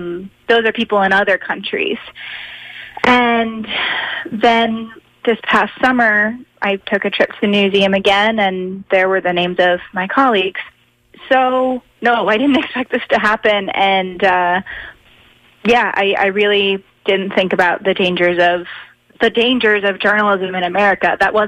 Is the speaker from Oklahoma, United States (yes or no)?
no; Maryland, United States; The Capital is my hometown paper, so I'm from Maryland.